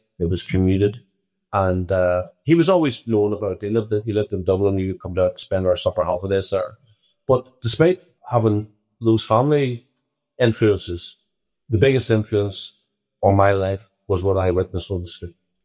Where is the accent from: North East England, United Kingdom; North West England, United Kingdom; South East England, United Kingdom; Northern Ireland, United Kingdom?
Northern Ireland, United Kingdom; Belfast; born there; I was born in West Belfast … We were originally Scottish Presbyterians.